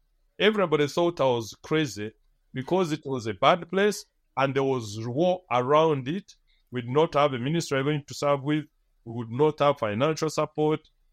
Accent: Uganda; my home is next door to the Congo, where I was born and raised in Uganda.

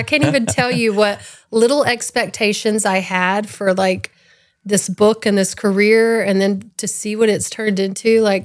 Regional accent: Texas, United States; I'm from East Texas, Northeast Texas, grew up, born and raised in Hopkins County.

